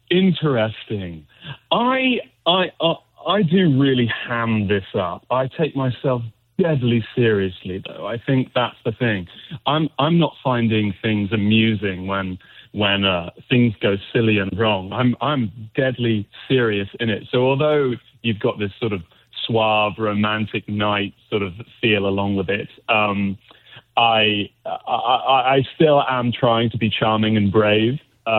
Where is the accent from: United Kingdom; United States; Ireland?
United Kingdom; Oxford, South East England; born there; also born or lived in Cotswolds; I was born in Oxford and I moved to the Cotswolds in 2000. Beautiful, beautiful part of the West Midlands of the UK.